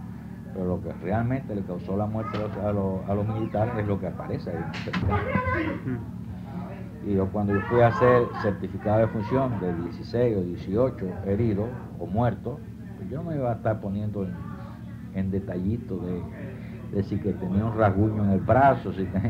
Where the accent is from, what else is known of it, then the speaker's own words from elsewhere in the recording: Cuba; moved away as an adult; No, yo salí de Cuba con más facilidad, con menos problemas.